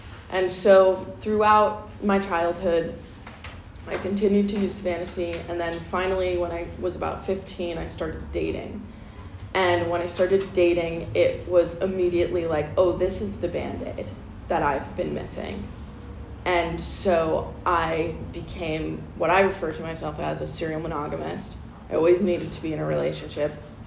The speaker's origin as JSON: {"language": "English", "region": "Vermont", "country": "United States", "tie": "born or raised there", "moved": "yes", "lives_now": "Los Angeles, United States", "said": "I grew up in Vermont, of all places. I grew up in the middle of the woods in Vermont."}